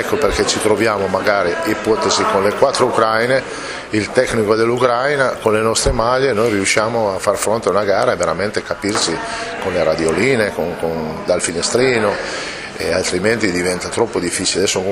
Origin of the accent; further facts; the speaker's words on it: Piedmont, Italy; ma siamo piemontesi, diciamo